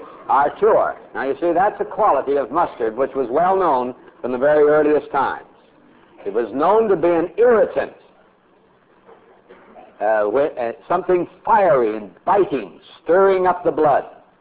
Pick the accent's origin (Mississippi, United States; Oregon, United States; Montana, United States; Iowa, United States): Montana, United States; born or raised there